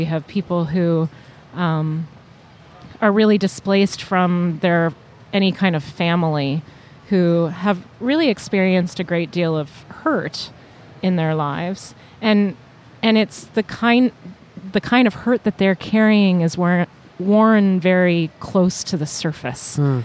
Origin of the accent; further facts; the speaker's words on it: Toronto, Ontario, Canada; I was born in Toronto. I was raised in North Toronto, which for most people would be considered a fairly affluent area of the city.